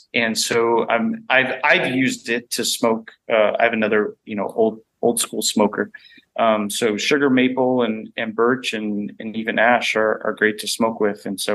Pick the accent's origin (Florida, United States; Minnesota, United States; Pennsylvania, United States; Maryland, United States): Florida, United States; Growing up in Florida, I can say it's so much more convenient because the players, everyone's so close together.